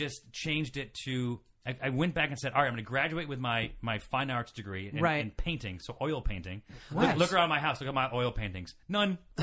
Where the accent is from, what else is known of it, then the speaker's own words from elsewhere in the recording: Syracuse, New York, United States; I needed to get out of New York. I grew up in Syracuse, close enough to New York City, not really the same thing.